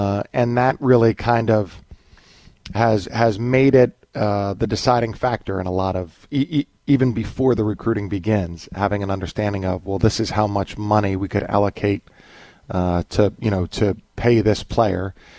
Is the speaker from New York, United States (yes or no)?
no; Philadelphia, Pennsylvania, United States; Yeah, so I think I have a pretty good perspective because I grew up in Philadelphia.